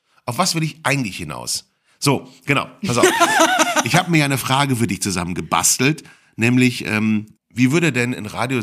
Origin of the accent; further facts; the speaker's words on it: Cologne, North Rhine-Westphalia, Germany; Meine Kölner Sozialisation hat damit zu tun, dass man als Kölner ein arrogantes Arschloch ist